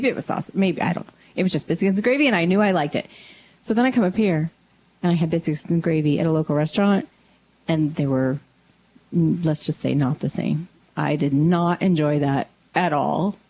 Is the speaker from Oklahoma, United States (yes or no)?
yes; Oklahoma, United States; Now, I grew up in Oklahoma.